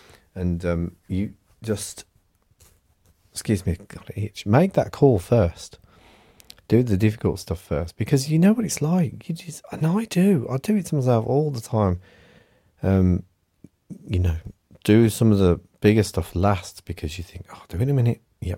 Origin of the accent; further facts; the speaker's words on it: Birmingham, West Midlands, United Kingdom; accent: Birmingham; so I would like to thank Gwen Cleon for her comment regarding my Birmingham accent. See, that was my audio mail yesterday, whether my Birmingham accent has changed over the last few years.